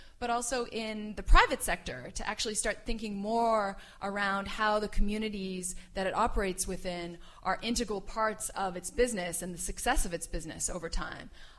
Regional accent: Canada; I'm a Canadian. I actually went to grad school in the UK

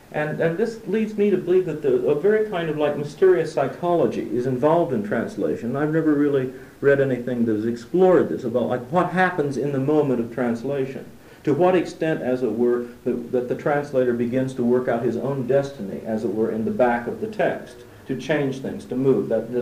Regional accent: United States; I was saying this as an American for whom, you know, America is the land of freshmen, right?

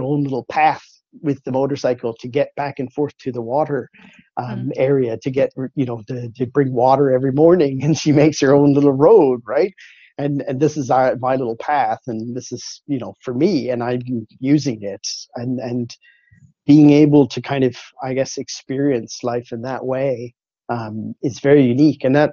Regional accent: Newfoundland and Labrador, Canada; I actually did when I was younger growing up in Newfoundland.

